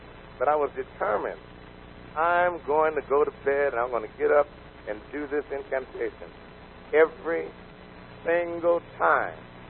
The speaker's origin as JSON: {"language": "English", "town": "Emeryville", "region": "California", "country": "United States", "lives_now": "Richmond, United States", "said": "I'm from San Francisco Bay Area. Amen. Little town called Emeryville, California."}